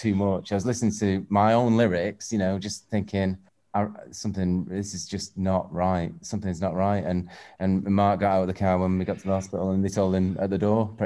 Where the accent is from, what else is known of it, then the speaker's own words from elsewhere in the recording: Northwich, North West England, United Kingdom; I moved to London probably because, you know, of all, you know, music there and everything was going on there. And Manchester, I was radiated to from Northwich, Cheshire, you know.